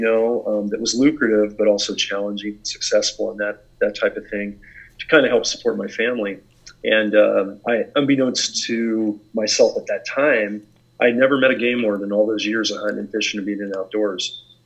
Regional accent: California, United States; basically, I grew up in the Silicon Valley of California in those foothills just as a diehard outdoorsman.

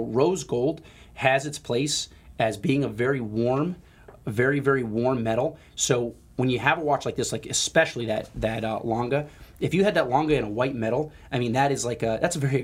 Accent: Florida, United States; now in Philadelphia, United States; I mean, we're both from South Florida where you won't catch us dead wearing a tie. And now that we live in Philadelphia

